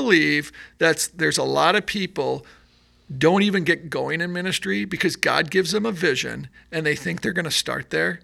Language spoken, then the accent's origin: English; New York, United States; And I'm from New York, but you know, I'm not really thinking much of it.